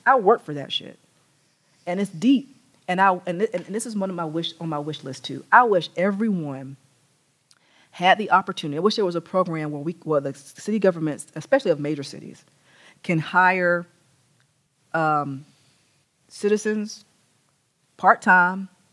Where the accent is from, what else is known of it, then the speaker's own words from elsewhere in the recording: Atlanta, Georgia, United States; in West End, in Atlanta, in my hometown